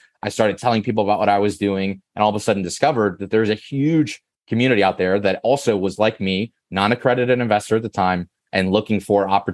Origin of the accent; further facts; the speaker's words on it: Missouri, United States; I grew up in Missouri originally. My go-to icebreaker fun fact is my hometown is the setting for the show Ozark on Netflix. So grew up on that lake